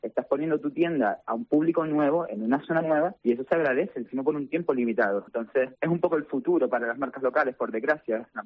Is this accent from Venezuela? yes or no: no; El Tablero, Canary Islands, Spain; born or raised there